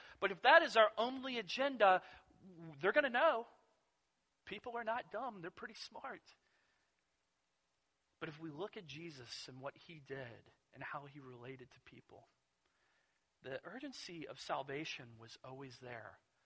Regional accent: Kentucky, United States; And I was offended because I'm from Kentucky.

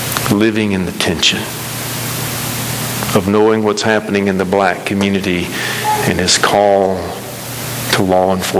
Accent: Southeast, United States; I'm a white man. I grew up in the Southeast to middle class families.

